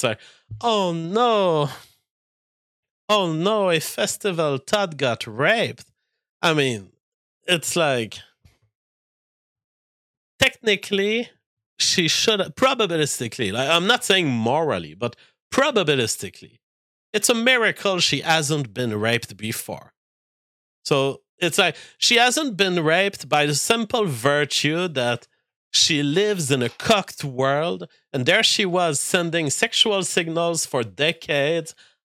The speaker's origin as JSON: {"language": "English", "country": "Canada", "said": "But the fact is, being a Canadian"}